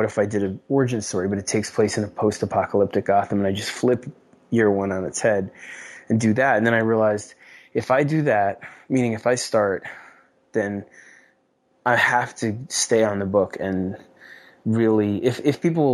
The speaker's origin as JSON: {"language": "English", "town": "New York City", "region": "New York", "country": "United States", "tie": "born or raised there", "said": "You know, I grew up in the Lower East Side in Manhattan."}